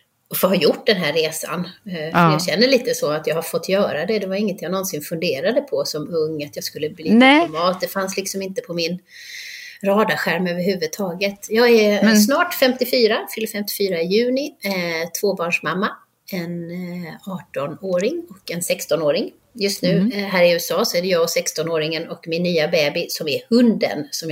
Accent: Halmstad, Halland County, Sweden; Jag är uppvuxen i Halmstad, så de flyttade ut till något som heter Frösakull ute vid havet.

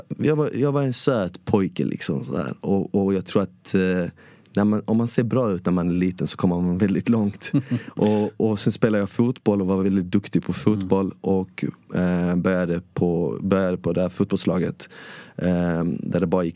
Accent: Malmö, Skåne, Sweden; Jag växte upp i Rosengård och där man inte pratade så bra svenska.

